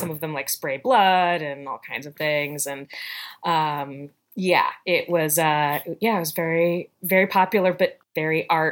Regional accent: Richmond, Virginia, United States; Richmond, Virginia.

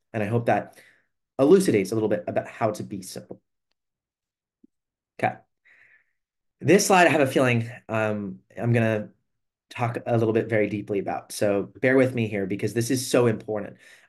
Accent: the South, United States; I'm from the South. There's a lot of big high schools in the South.

